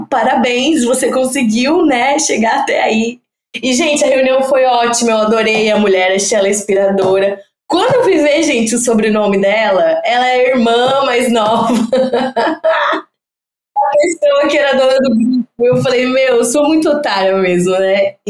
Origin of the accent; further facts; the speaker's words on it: São José dos Campos, São Paulo, Brazil; Eu sou de São José dos Campos, sou formada em Relações Públicas